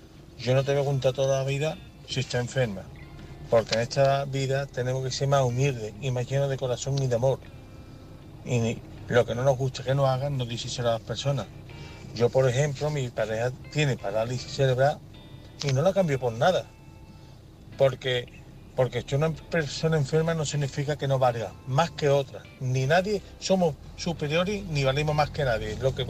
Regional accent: Seville, Andalusia, Spain; de Sevilla y quisiera opinar sobre el tema

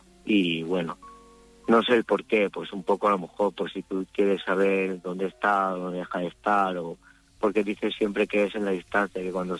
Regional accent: Puig, Valencian Community, Spain; de Valencia, de un pueblo que se llama Puig, y estoy ahora aparcado en Tarancón.

